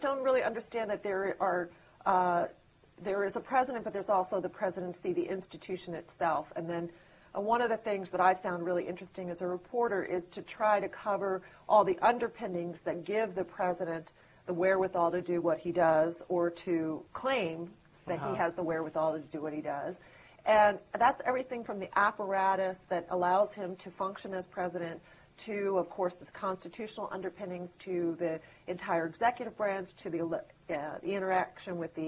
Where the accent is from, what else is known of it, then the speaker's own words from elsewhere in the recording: Washington, District of Columbia, United States; And I grew up in Washington, D.C.